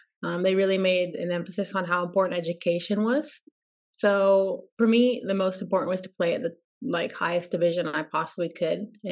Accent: Virginia, United States; so I grew up in Virginia.

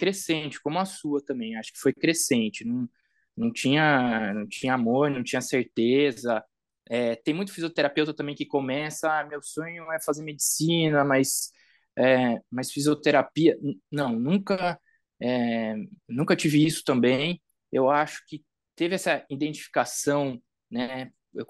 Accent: Botucatu, São Paulo, Brazil; Eu sou de Botucatu, interior de São Paulo.

